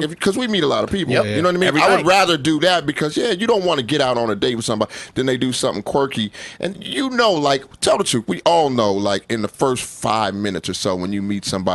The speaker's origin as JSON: {"language": "English", "town": "Denver", "region": "Colorado", "country": "United States", "tie": "born or raised there", "said": "I grew up in Denver."}